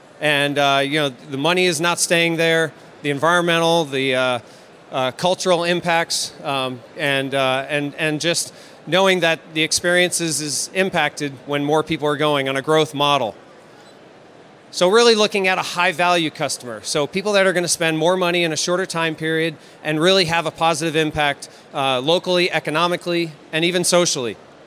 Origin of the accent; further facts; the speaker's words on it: Maine, United States; I'm from Maine on the East Coast in the U.S.